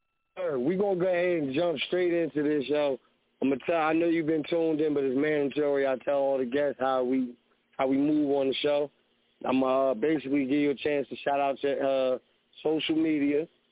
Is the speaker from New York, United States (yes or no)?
no; Plainfield, New Jersey, United States; I'm definitely from Plainfield, and he definitely was one of the artists that I came up